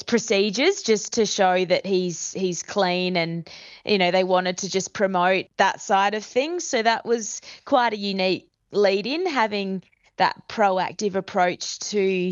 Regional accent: Australia; being an Australian, we were so focused on the Ballarat Marathon here on home soil

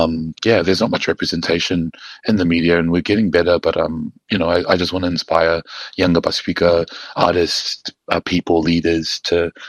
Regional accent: Mangere, Auckland, New Zealand; Yeah, so I grew up in Mangere, which is infamously, I think, when we were growing up, South Auckland had such a harsh rap from the media.

